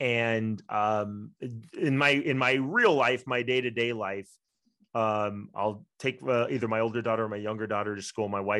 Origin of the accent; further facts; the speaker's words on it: Shawnee, Kansas, United States; I'm from Shawnee, Kansas, a little suburb of Kansas City. I was raised by a single mom who's a public school art teacher.